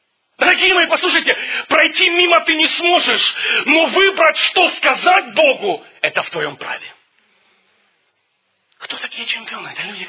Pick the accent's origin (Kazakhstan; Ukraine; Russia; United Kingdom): Ukraine; born there; Первые годы моей молодости, знаете, когда мы родились на Украине, мать работает на двух работах